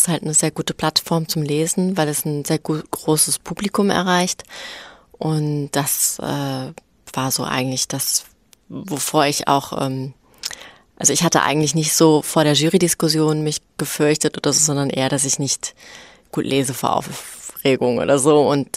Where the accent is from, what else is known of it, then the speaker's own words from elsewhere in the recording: Solingen, North Rhine-Westphalia, Germany; ich komme ursprünglich aus Solingen und jetzt pendle ich zwischen Solingen und Leipzig hin und her im Moment.